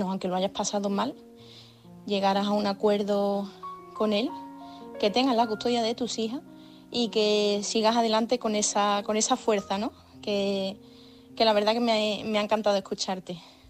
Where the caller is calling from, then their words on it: Seville, Andalusia, Spain; corresponsal de Sevilla.